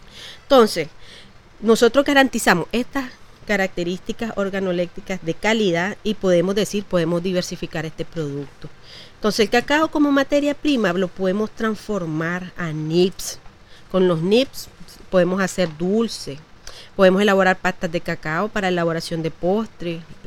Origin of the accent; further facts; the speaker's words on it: Nicaragua; nosotros como nicaragüenses